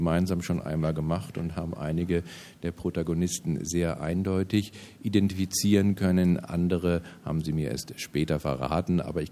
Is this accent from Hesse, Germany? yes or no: yes; Friedberg, Hesse, Germany; born or raised there; also born or lived in Frankfurt